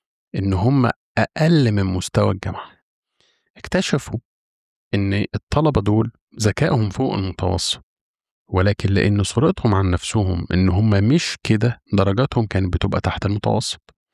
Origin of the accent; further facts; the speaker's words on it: Egypt; بيقولوا عندنا في مصر مش مغسل وضامن جنة